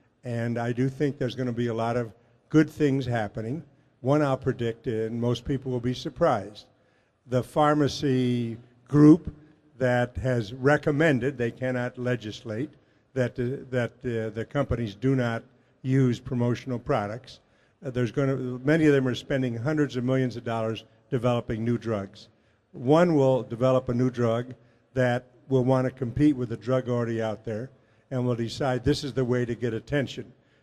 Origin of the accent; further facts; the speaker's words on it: Philadelphia, Pennsylvania, United States; Well, I'm from Philadelphia, and I have to say